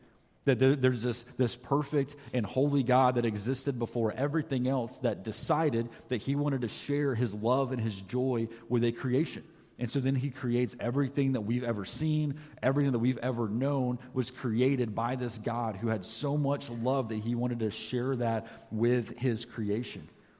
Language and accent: English; the South, United States; I grew up in the South, but I didn't grow up going to church